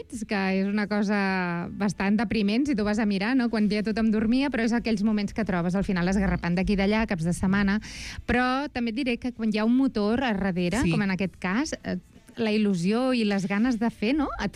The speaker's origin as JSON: {"language": "Catalan", "town": "Barcelona", "region": "Catalonia", "country": "Spain", "said": "els que som de Barcelona no el coneixem"}